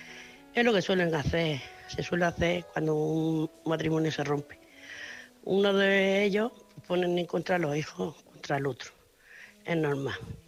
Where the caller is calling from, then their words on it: Murcia, Region of Murcia, Spain; de Murcia, corresponsal de Murcia.